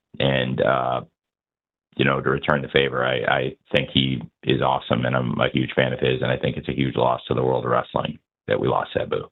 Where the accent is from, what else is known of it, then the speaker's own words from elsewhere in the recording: Champaign, Illinois, United States; the first time I'd ever seen wrestling live outside of Champaign, Illinois, my hometown.